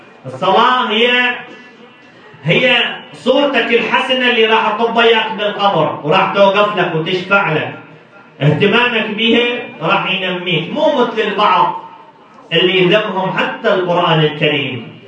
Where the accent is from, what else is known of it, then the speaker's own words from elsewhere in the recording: Najaf, Najaf Governorate, Iraq; فبعض الاخوه من فضل الله مدحه وحاله عندنا بالنجف